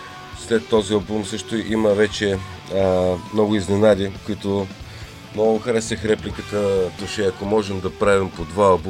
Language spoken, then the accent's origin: Bulgarian; Burgas, Burgas Province, Bulgaria; ама аз съм от Бургас и свира на бас